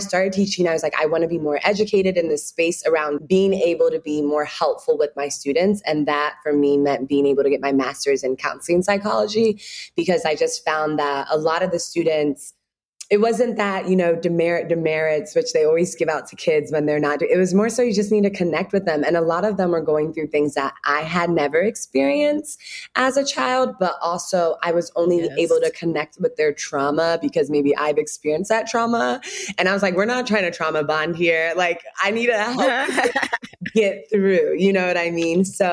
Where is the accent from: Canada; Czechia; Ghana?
Ghana; now in Chicago, United States; when you're home being Ghanaian, you always have shea butter, but you know, you'll try to step away from it. It's too hard. It's like all these different things. But when I moved to Chicago